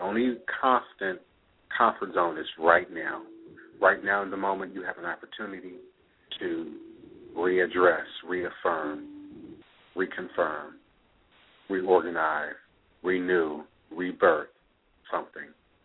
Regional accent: Washington, D.C. area, United States; Growing up in the Washington, D.C., Maryland, Virginia area in the 70s, was very different in many ways than maybe some other parts of the country.

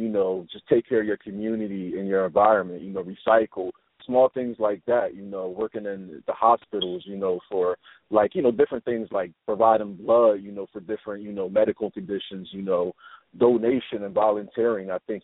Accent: New Jersey, United States; You know, just, you know, growing up in North Jersey, also, you know, Newark, you know, Brunswick, you know, everywhere around

